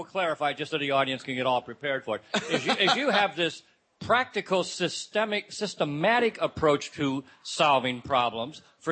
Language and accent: English; St. Louis, Missouri, United States; This is kind of special to me because I was raised in St. Louis, right outside St. Louis.